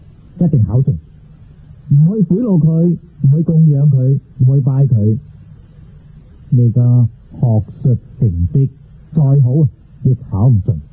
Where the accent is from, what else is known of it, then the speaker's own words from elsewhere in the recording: China; 而我们中国人已经将它舍弃了